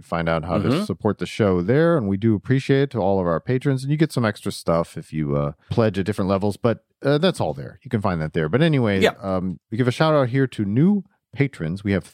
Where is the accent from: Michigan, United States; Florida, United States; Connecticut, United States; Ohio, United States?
Ohio, United States; Toledo; We'd like to build up Toledo following. I'm a Toledo native, Charlie, so let people know in the Glass City that this is their homeboy here